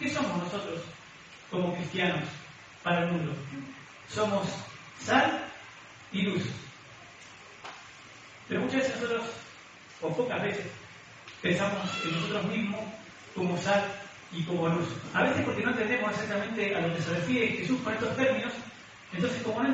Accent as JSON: {"language": "Spanish", "country": "Argentina", "said": "Soy argentino, pero soy nacionalizado español, ¿sí?"}